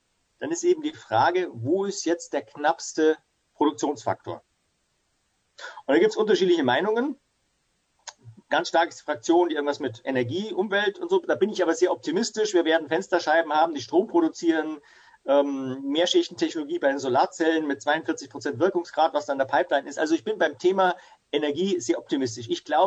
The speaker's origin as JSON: {"language": "German", "town": "Ingolstadt", "region": "Bavaria", "country": "Germany", "tie": "born or raised there", "said": "Also ich bin hier in Ingolstadt groß geworden, wo ich auch wieder sitze und lebe mit Familie."}